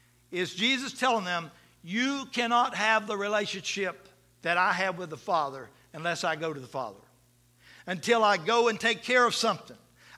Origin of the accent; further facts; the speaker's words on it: the South, United States; we're from the South and we grew up in this Baptist belt, this Bible belt